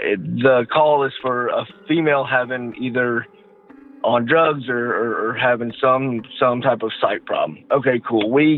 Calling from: Georgia, United States; from Georgia.

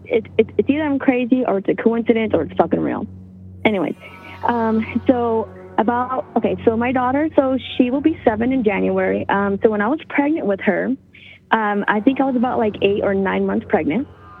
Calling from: Yakima, Washington, United States; No, it's all right. Yakima's not that important.

